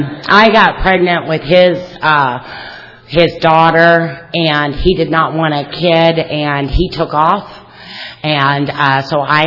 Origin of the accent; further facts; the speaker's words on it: Kentucky, United States; And that's not just because we're from Kentucky.